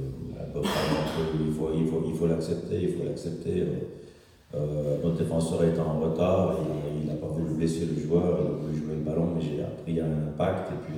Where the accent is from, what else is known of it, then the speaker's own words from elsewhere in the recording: Switzerland; Il faut des étrangers, il ne faut plus des Suisses, on est tous des Suisses.